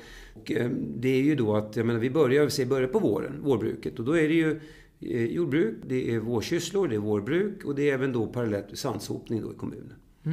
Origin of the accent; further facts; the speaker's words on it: Upplands Väsby, Stockholm County, Sweden; Jag är född och uppvuxen i Upplands Väsby och hade egentligen ingen lantbruksanknytning överhuvudtaget.